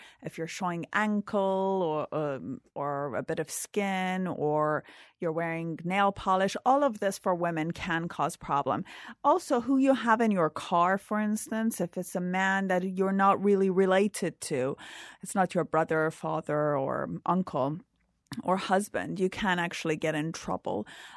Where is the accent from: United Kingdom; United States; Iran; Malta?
Iran; moved away as an adult; Well, you know, I left Iran in 2009, but until then, when I was younger and, you know, a teenager or in my early 20s and I was really rebellious